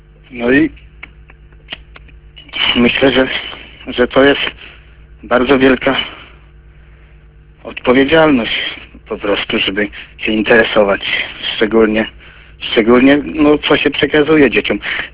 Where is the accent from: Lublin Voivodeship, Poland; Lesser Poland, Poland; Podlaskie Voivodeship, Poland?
Lublin Voivodeship, Poland; Łuków; Ja z Łukowa.